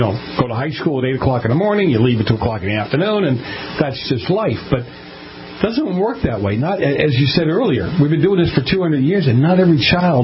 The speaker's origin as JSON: {"language": "English", "town": "Boston", "region": "Massachusetts", "country": "United States", "tie": "born or raised there", "said": "I grew up in Boston, and we had for my North End friends, we had a North Bend Industrial School building"}